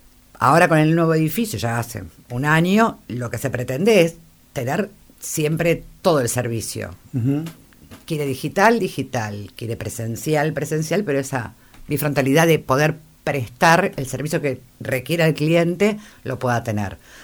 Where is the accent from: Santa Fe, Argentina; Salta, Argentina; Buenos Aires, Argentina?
Buenos Aires, Argentina; moved away as an adult; now in Mar del Plata, Argentina; Soy de Buenos Aires, pero de Río Uruguay.